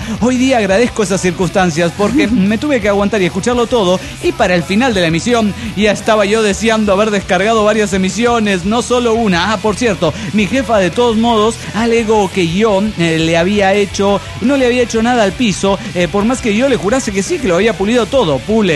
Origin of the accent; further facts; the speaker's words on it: Salta, Argentina; Aquí en mi pueblo estamos en pleno carnaval. Salta la Linda, sí, está en pleno carnaval.